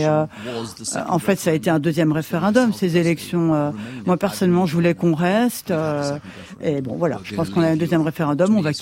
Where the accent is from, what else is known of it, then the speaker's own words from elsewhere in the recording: North East England, United Kingdom; French is a second language; nous venons du nord de l'Angleterre. Chris vient du nord-ouest et moi je viens du nord-est.